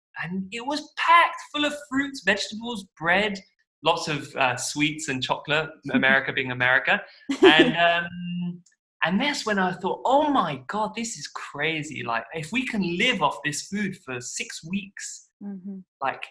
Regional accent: London, United Kingdom; also born or lived in Paris, France; I was born in Paris, but my mom earned more money, so we moved to London when I was five. Mm-hmm. And then, I grew up in London like a normal middle-class kid living in the suburbs.

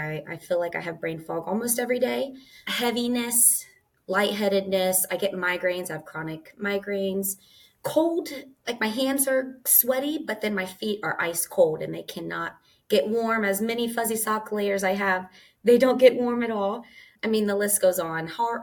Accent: Springfield, Ohio, United States; also born or lived in Urbana; I am from Urbana, Ohio, but I mean, I grew up in Springfield

